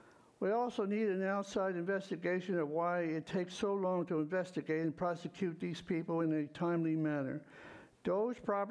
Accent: Los Osos, California, United States; Good morning, board and public. … from Los Osos.

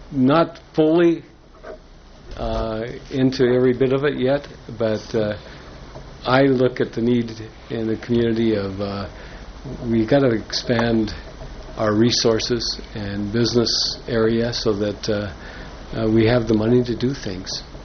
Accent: Oregon, United States; I grew up in Oregon, and I grew up in a family. My dad was the head of the school for the deaf in Oregon for 40 years.

